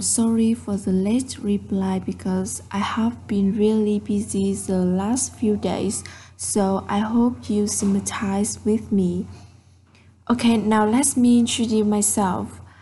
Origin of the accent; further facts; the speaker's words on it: Vietnam; English is a second language; I come from Vietnam. Now I'm the second year student